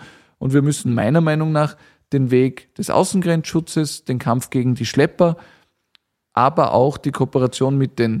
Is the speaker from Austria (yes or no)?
yes; Austria; urlaubt ganz gern auch bei uns in Österreich